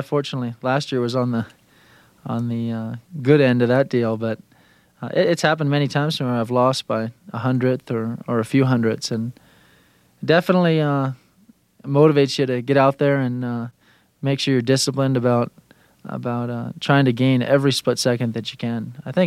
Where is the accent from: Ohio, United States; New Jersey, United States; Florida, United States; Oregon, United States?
Oregon, United States; Bend; also born or lived in Vail, Colorado; I was born in Colorado, in Vail, Colorado, but grew up in Bend, Oregon, and was an avid skateboarder in elementary and junior high.